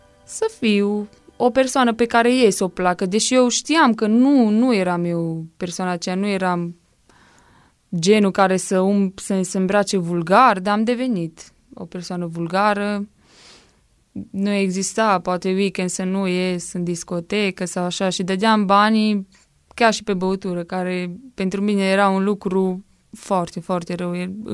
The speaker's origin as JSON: {"language": "Romanian", "town": "Zalău", "region": "Sălaj County", "country": "Romania", "said": "sunt din Zalău și am vârsta de 22 de ani."}